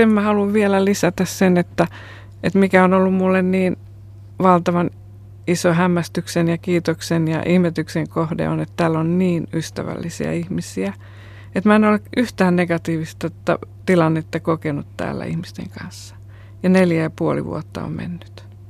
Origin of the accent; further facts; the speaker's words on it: Jakobstad, Ostrobothnia, Finland; also born or lived in Helsinki; now in Hämeenlinna, Finland; 4,5 vuotta täällä. Eli sitä ennen asuin 32 vuotta Helsingissä. Ja mä olen lähtöisin Pietarsaaresta Pohjanmaalta.